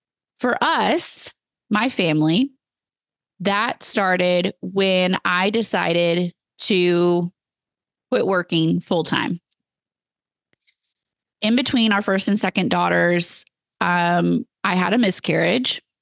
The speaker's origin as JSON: {"language": "English", "country": "United States", "said": "because hello, I'm an American and you know, everything's in miles."}